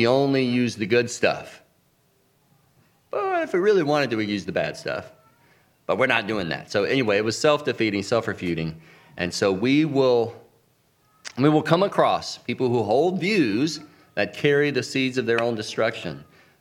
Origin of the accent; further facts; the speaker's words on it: North Carolina, United States; I grew up in North Carolina. We're not like the belt buckle of the Bible Belt, but we're like just like one of the belt loops.